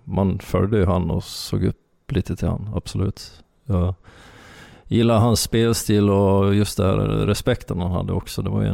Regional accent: Ludvika, Dalarna County, Sweden; jag kommer ju från Ludvika och började min hockey där.

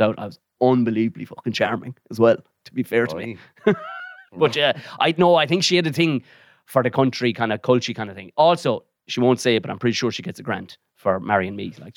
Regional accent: Glen of Aherlow, Tipperary, Ireland; The Glen of Aherlow is the name of it. So it would be the main road between Limerick and Waterford.

